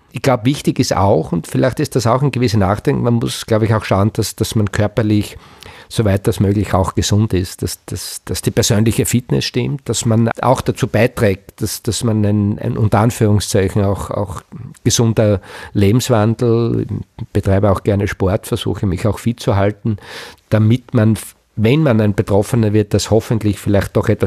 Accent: Knittelfeld, Styria, Austria; ich bin fast geboren in Knittelfeld, also kurz vorort von Knittelfeld, lebe mein ganzes Leben mit Unterbrechungen, Schulausbildung, auch beruflich, mehr oder weniger in Knittelfeld. Ich lebe gern dort, das sind auch meine Wurzeln.

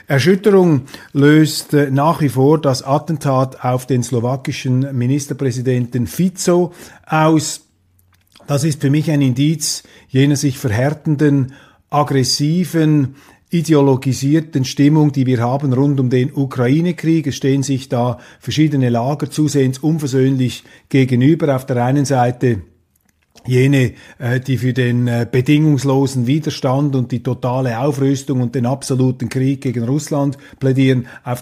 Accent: Switzerland; Wenn ich als Schweizer mich für die Neutralität einsetze

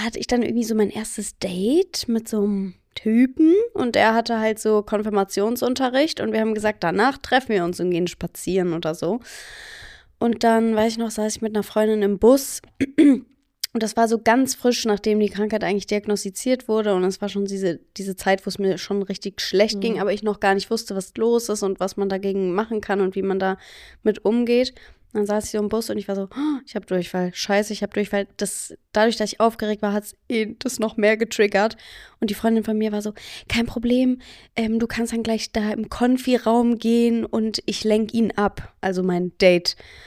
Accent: Frankfurt, Hesse, Germany; 27 Jahre alt und komme aus Frankfurt.

